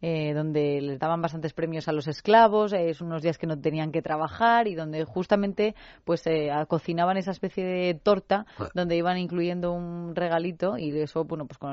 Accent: Cuenca, Castilla-La Mancha, Spain; Pero yo en mi pueblo hace 30 años, en Cuenca, sí que hacían todo lo de las calabazas

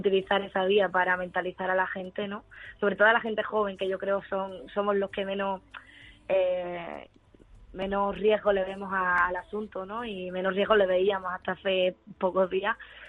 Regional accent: Andalusia, Spain; Ojalá estuviera en Huelva. Me pilló aquí en Madrid y ya sin maniobra para poder bajar a mi pueblo con mi familia

